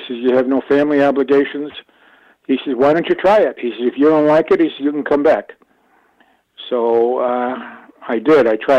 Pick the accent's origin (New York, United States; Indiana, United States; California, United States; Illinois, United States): Illinois, United States; Chicago; Oh, I was born and raised in Chicago.